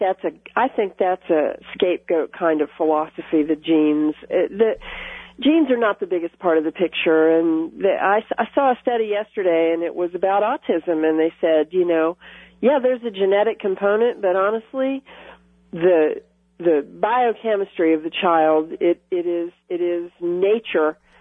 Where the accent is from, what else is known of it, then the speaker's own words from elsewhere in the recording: Florida, United States; I grew up in Florida and lived in Florida for the majority of my years, and I have a family of origin in North Florida